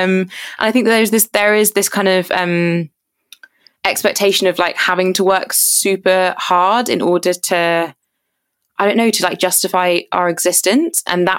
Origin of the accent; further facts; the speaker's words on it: Jamaica; because I'm Jamaican, so I was born in Jamaica